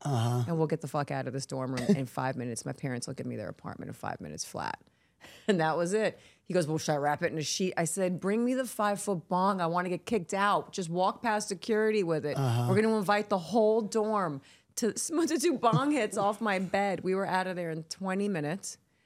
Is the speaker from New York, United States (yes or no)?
yes; Queens, New York, United States; So I grew up in Queens, and they didn't want me there. They wanted me to be in Manhattan.